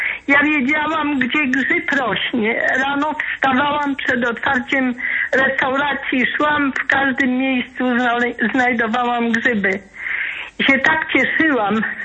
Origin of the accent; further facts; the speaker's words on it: Podlaskie Voivodeship, Poland; born there; Urodziłam się na Podlasiu i sadziłam las.